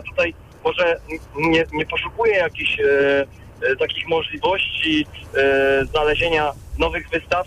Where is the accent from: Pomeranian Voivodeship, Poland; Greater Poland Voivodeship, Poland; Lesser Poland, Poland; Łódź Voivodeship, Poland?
Greater Poland Voivodeship, Poland; Poznań; Ja jestem poznaniakiem